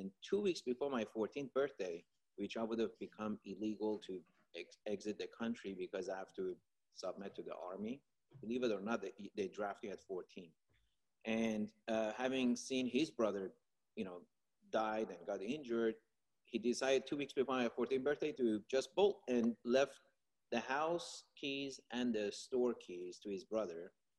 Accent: Iran; Well, I'm from Iran, and my dad has seven brothers

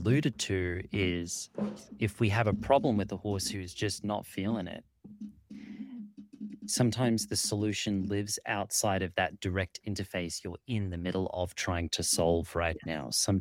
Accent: Australia; Now, I'm an Australian

